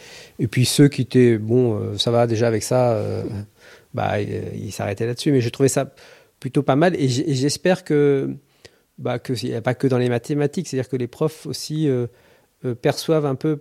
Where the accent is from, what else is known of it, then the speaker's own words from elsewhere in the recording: Tremblay-en-France, Île-de-France, France; J'ai grandi dans une ville qui s'appelle Tremblay en France, en Seine-Saint-Denis.